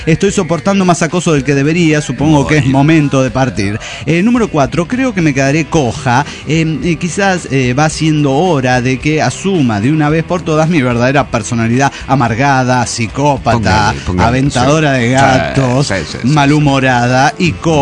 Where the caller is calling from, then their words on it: Puebla, Mexico; de Puebla.